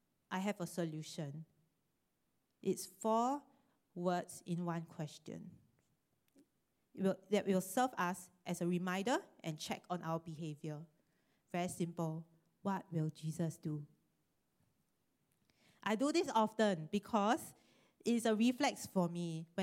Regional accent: Singapore; Okay, but I'm a Singaporean.

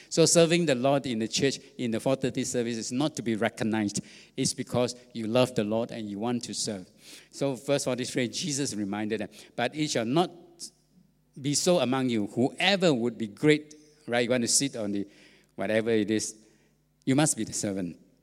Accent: Singapore; I want to be great, I'm Singaporean, no? We are Singapore.

